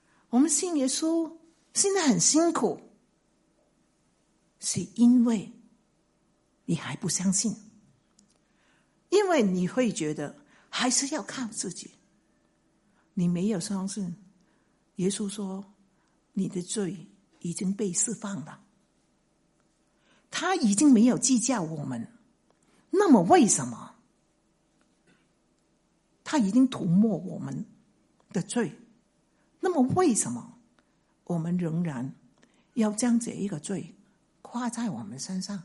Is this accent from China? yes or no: yes; China; 特别是我们中国人相信这个永生呢是怎么样？是我们死后才有永生的，是吗？